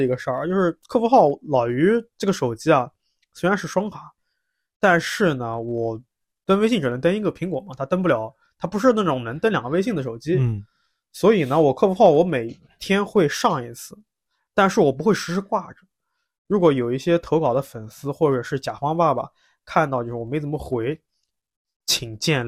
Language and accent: Chinese; Nanjing, Jiangsu, China; 我一直以为是这个是我们南京人会有的点